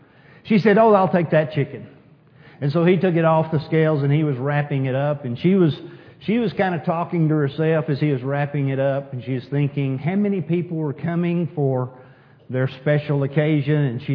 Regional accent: New Home, Texas, United States; But I grew up in New Home, Texas, population 211. And we had two grocery stores in New Home, Texas.

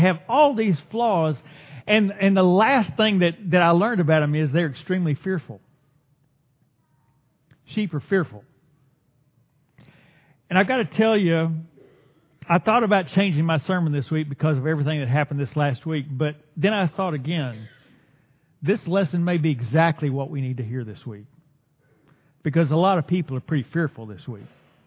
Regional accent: Dallas, Texas, United States; Now, I grew up in North Dallas. It was the good side of Dallas.

